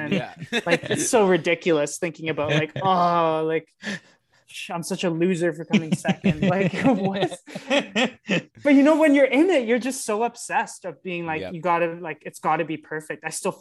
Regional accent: Canada; I'm Canadian.

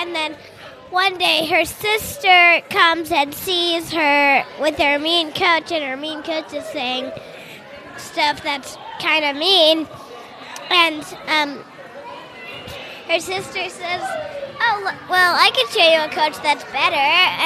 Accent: Oak Park, Illinois, United States; I'm from Oak Park.

